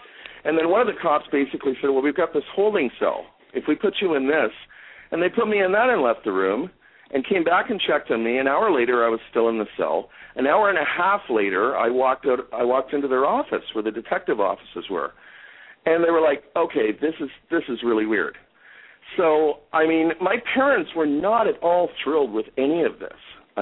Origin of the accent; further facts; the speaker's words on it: Toronto, Ontario, Canada; I grew up in Toronto, and when I was a very, very young kid, I did a book report for school